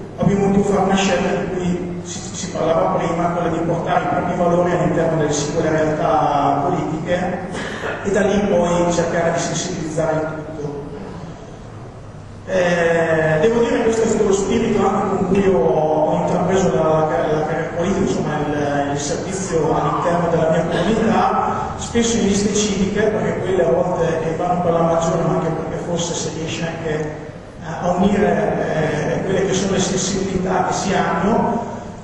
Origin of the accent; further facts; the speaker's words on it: Castel Goffredo, Lombardy, Italy; vengo da Castelgofredo